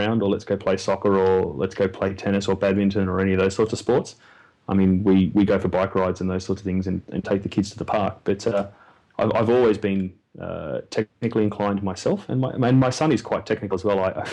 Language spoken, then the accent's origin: English; Canberra, Australian Capital Territory, Australia; a state education back in Canberra, which is my hometown